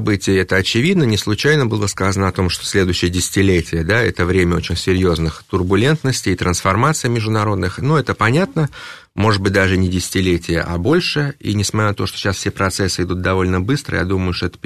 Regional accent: Russia; Но я бы на этот вопрос ответил, я россиянин

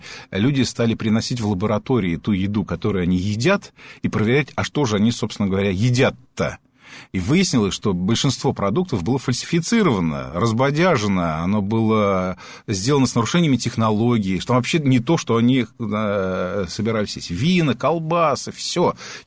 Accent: Moscow, Russia; я коренной москвич.

